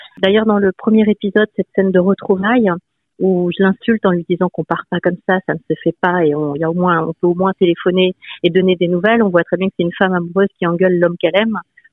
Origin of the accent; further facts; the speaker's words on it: Brittany, France; Oui, moi je suis bretonne.